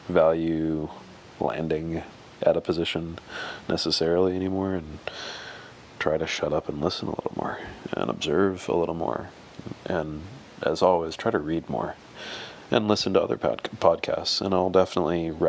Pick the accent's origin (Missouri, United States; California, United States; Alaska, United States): Alaska, United States; So after growing up in Alaska, I then made my way down to South Carolina.